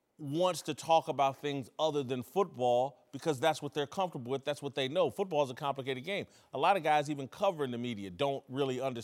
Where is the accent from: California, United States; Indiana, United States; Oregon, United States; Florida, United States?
Indiana, United States; Indianapolis; I'm from Indianapolis originally, but Colts didn't treat Jeff George right.